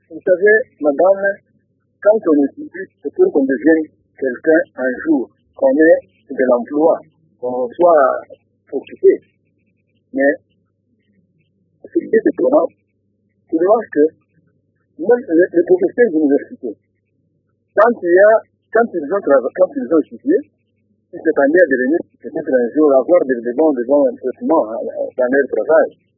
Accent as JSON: {"language": "French", "town": "Bukavu", "region": "South Kivu", "country": "DR Congo", "said": "Chez nous, à Bukavu, les gens étudient."}